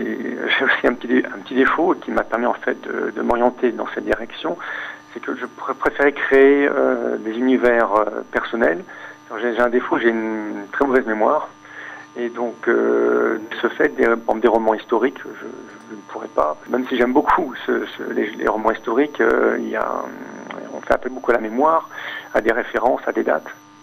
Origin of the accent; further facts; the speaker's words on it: Côte d’Ivoire; also born or lived in Mauritania; Déjà, j'ai vécu toute mon enfance en Afrique, en Côte d'Ivoire et Mauritanie.